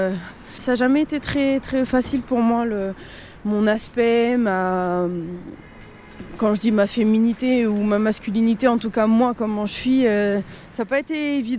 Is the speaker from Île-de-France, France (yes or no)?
yes; Bobigny, Île-de-France, France; parce que j'ai grandi à la Cité de l'Étoile, à Bobigny.